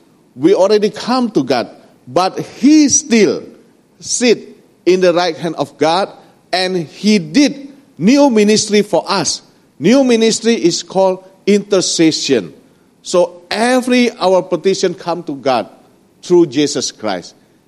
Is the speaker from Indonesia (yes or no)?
yes; Indonesia; Yeah. I came from Indonesia.